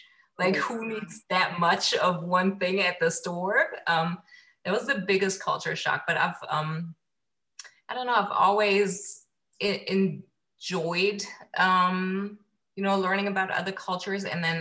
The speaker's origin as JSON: {"language": "English", "country": "Germany", "tie": "born or raised there", "second_language": "English", "said": "I'm actually from Germany, so you'll probably hear like a slight accent here and there."}